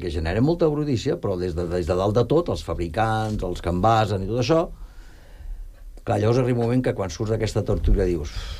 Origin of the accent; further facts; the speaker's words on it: Barcelona, Catalonia, Spain; Jo quan era petit, jo vinc de Gràcia, no? I Gràcia és un barri que tots ja prou coneixem.